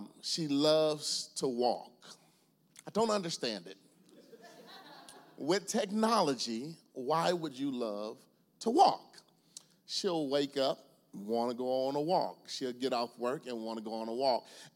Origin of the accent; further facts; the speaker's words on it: Dallas, Texas, United States; I grew up in Pleasant Grove and Oak Cliff.